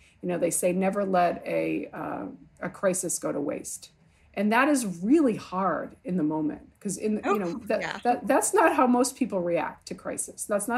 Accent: Massachusetts, United States; also born or lived in Little Rock; growing up in a small town south of Boston, like Massachusetts, and then also then growing up in Little Rock is literally, I don't think you could have two extremes in this country.

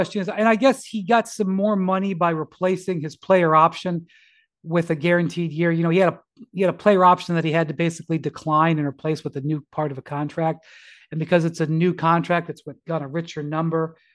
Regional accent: Cleveland, Ohio, United States; No, look, I'm from a small market. I'm from Cleveland.

